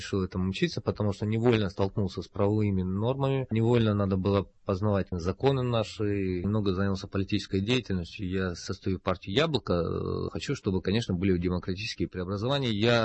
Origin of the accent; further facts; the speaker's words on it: Grozny, Chechnya, Russia; moved away as an adult; now in Ingushetia, Russia; Точнее, я уроженец города Грозного, а теперь по всем обстоятельствам живу в Ингушетии.